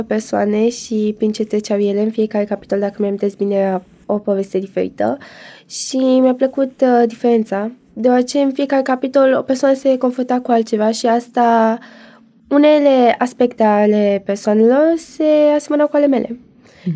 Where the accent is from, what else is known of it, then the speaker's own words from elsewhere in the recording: Lipova, Arad County, Romania; now in Bucharest, Romania; Eu vin din Arad, Lipova.